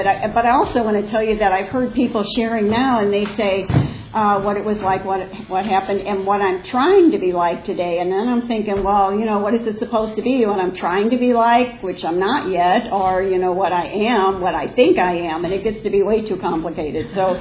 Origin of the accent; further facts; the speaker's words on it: St. Louis, Missouri, United States; But I was raised in Missouri and in St. Louis, and it was very kind of close-knit.